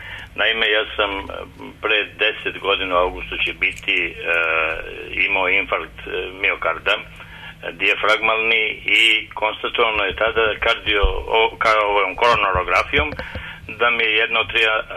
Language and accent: Serbian; Smederevska Palanka, Podunavlje District, Serbia; Ja sam iz Smederevske Palanke.